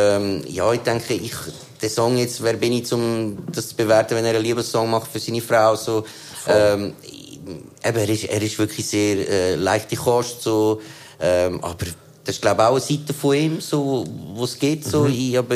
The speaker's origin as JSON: {"language": "German", "country": "Switzerland", "said": "wir als Schweizer sind ja schon ziemlich privilegiert."}